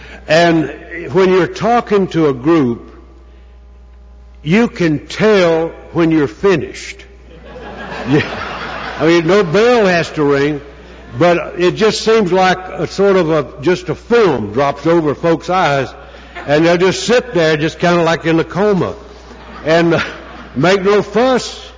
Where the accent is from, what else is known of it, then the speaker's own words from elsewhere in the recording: Southern Pines, North Carolina, United States; I'm from Southern Pines, North Carolina, and I'm a member of the Primary Purpose Group.